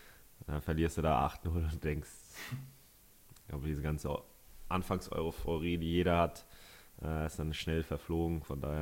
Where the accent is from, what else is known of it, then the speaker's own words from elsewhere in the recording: Northern Germany, Germany; Und dann als Norddeutscher muss man dann ja auch mal für Bremen sein.